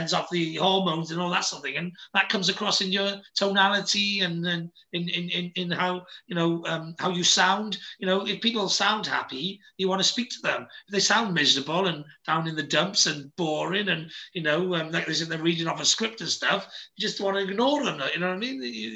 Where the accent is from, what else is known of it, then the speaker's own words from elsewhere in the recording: Wales, United Kingdom; I'm the Welsh dragon. I'm the only Welsh dragon. Whereas in Wales, I'm just another Welsh person, you know?